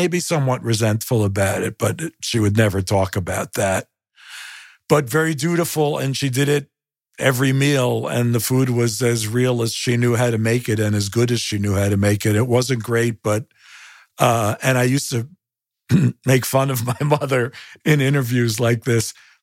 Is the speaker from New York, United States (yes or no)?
yes; New York City, New York, United States; I grew up in an apartment in Stuyvesant Town, which was at the t